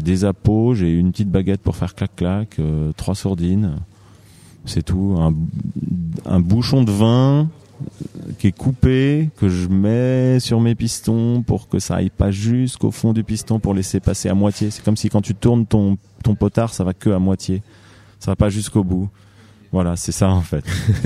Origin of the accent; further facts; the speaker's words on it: Auvergne-Rhône-Alpes, France; Je viens de Haute-Savoie